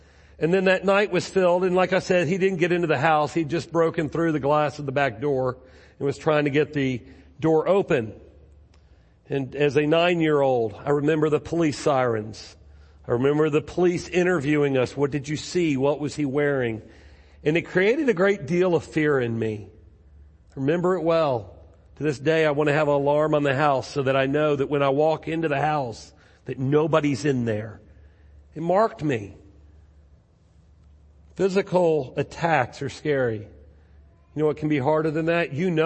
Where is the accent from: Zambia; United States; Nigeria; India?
United States; Baton Rouge, Louisiana; I am from Baton Rouge. Got a mom and a dad. I've got an older brother.